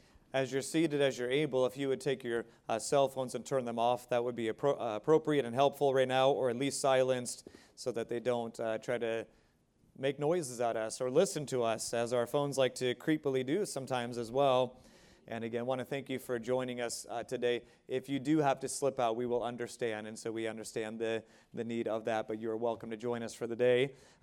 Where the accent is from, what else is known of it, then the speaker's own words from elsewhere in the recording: United States; Many would say this as an American, and we are accused of this, rightfully so, that I'm proud to be American.